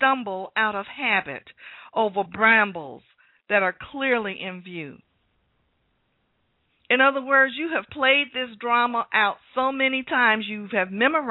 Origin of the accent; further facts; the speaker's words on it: California, United States; I'm from California, so I've seen those tumbleweeds going through the desert.